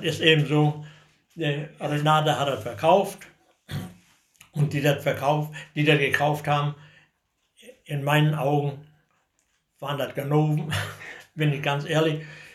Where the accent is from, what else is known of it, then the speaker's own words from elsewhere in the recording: Michaelsdorf, Mecklenburg-Vorpommern, Germany; Und natürlich mein Heimatort Michaelsdorf, das fand ich gut und finde ich auch gut und hier bleibe ich so lange, wie ich lebe.